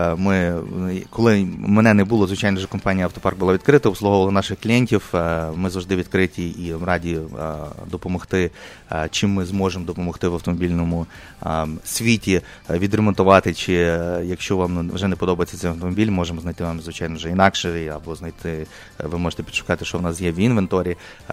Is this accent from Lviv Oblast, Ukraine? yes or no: yes; Lviv, Lviv Oblast, Ukraine; Я сам зі Львова